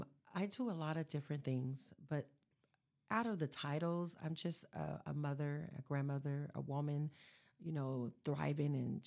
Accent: Sacramento, California, United States; Sacramento. I was born and raised in Sacramento. I grew up near Oak Park, which is near Curtis Park. And that was my community as a little girl.

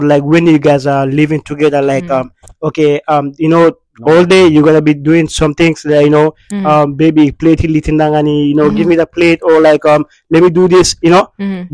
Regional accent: Texas, United States; From Fajr, Zuhur, I'm a Texan. Like Asr, I'm a Texan, like basically.

